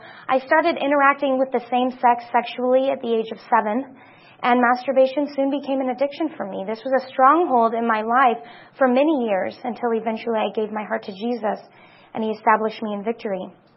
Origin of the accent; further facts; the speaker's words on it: Wyoming, United States; I was seeing some fringe groups that I wasn't exposed to growing up in Wyoming.